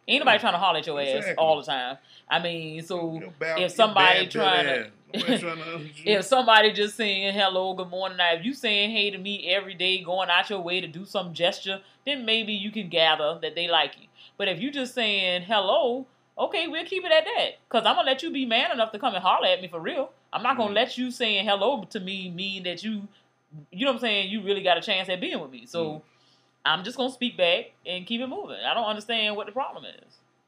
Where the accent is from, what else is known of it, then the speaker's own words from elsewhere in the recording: the South, United States; So therefore, as a Southerner, living in a state that's a Southern state